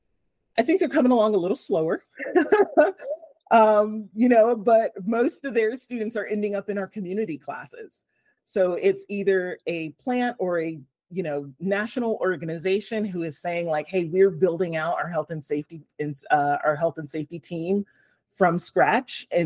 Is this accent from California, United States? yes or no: no; Killeen, Texas, United States; Well, I'm from Killeen, Texas. It was about a mile and a half away from my elementary school.